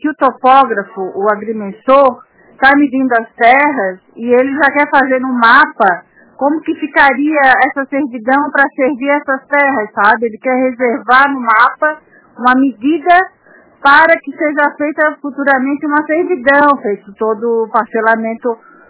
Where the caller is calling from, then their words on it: Biguaçu, Santa Catarina, Brazil; eu sou aqui de Biguaçu.